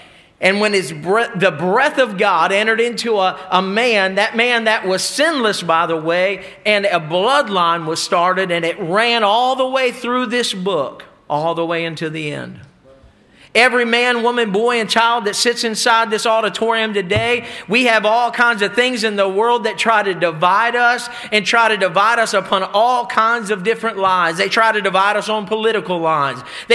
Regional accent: the South, United States; And I'm from the South far enough to tell you I was Baptist born and I was Baptist bred.

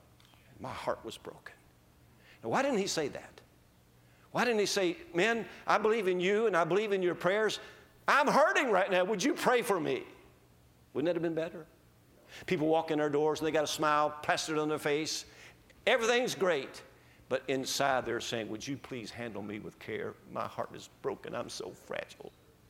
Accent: Kentucky, United States; I'm from Kentucky, and there they raise tobacco.

